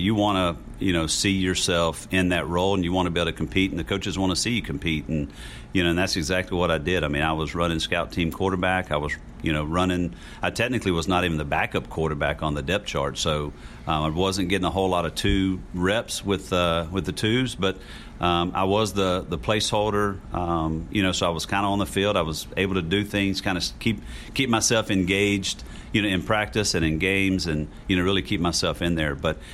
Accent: Pace, Florida, United States; it really was the closest university to my hometown. You know, Florida State was 180, you know, something miles. Hattiesburg was a little bit less, so it was the closest Division I school to Pace, Florida

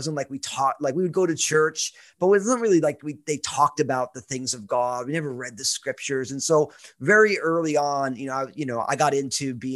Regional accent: New Jersey, United States; Okay. So I'm all Italian from New Jersey.

